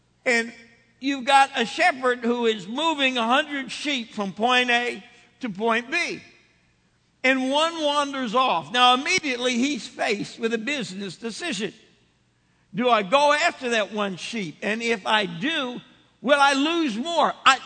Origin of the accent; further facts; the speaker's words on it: Northeast, United States; I guess that's because I'm a Yankee from the Northeast.